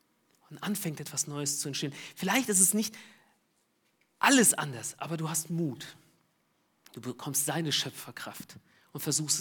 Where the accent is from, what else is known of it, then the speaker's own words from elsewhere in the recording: Tajikistan; Ich komme selbst aus Tadschikistan, bin dort geboren, habe dort meinen Zivildienst gemacht.